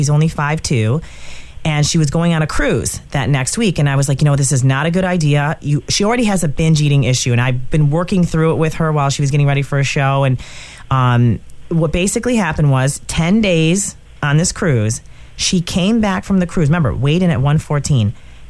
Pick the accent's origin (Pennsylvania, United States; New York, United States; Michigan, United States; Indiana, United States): Michigan, United States; I actually was at a gym where I'm from Michigan.